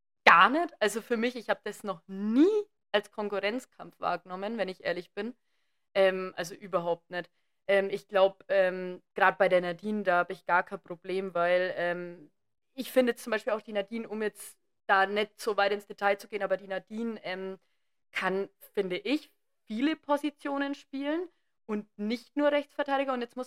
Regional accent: Neuhaus, Germany; moved away; Ja, also ich komme ja ursprünglich aus Neuhaus. Mittlerweile wohne ich nicht mehr hier.

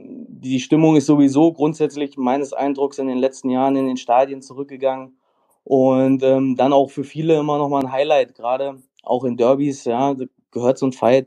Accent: Kassel, Hesse, Germany; Ich komme aus Kassel

